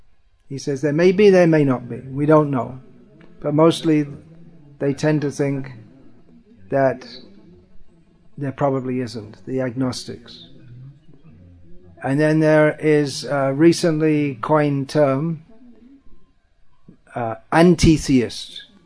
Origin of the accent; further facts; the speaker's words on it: England, United Kingdom; during much of my youth growing up in England